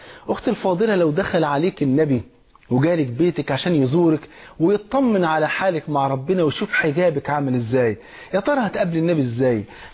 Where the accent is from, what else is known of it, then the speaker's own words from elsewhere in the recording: Egypt; مش زي برنامج اللي كان معروف ومنتشر قوي في عندنا في مصر اسمه العالم يغني